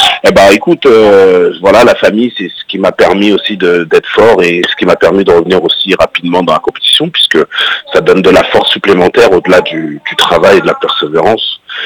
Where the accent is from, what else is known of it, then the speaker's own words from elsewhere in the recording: Paris, Île-de-France, France; à la base, je suis parisien.